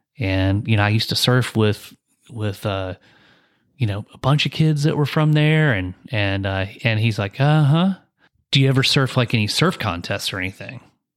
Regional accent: Wilmington, North Carolina, United States; I'm like, I'm from Wilmington, you know, Riceville Beach area.

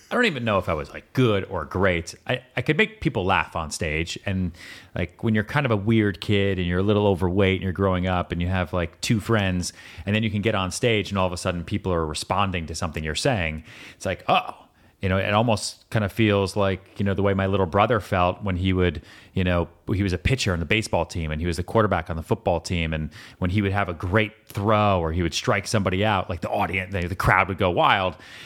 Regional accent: Massachusetts, United States; now in New York City, United States; I didn't want to go to Los Angeles because I grew up outside Boston and LA was just way too far.

